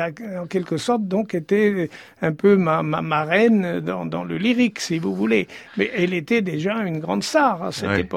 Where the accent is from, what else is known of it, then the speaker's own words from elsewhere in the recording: Marseille, Provence-Alpes-Côte d'Azur, France; born there; Je suis né à Marseille.